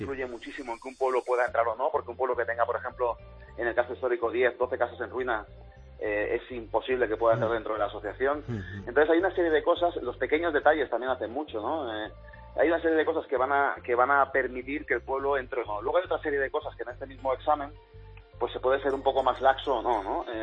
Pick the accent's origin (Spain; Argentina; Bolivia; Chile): Spain; Catalonia; en Cataluña yo soy catalán. Tengo que deciros que yo soy catalán.